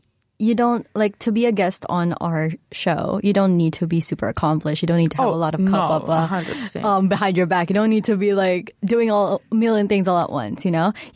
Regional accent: Philippines; now in New Zealand; So yeah, living here in New Zealand as a Filipino has been a very weird journey

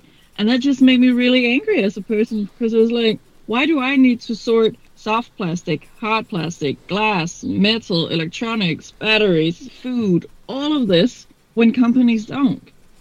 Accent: Capital Region of Denmark, Denmark; I grew up outside of Copenhagen, so kind of in a small town, but I have lived and gone to high school and university in Copenhagen, so I've lived both outside and inside a big city

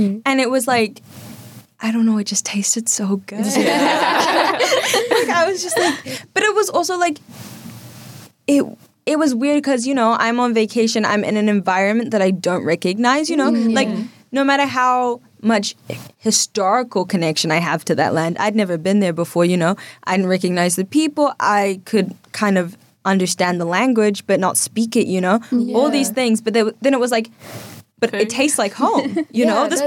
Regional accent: Jamaica; I am Jamaican, you know?

